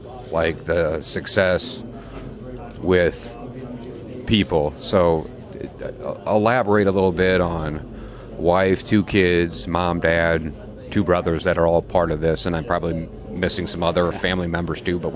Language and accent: English; New Boston, Illinois, United States; This kid from, I grew up in New Boston, Illinois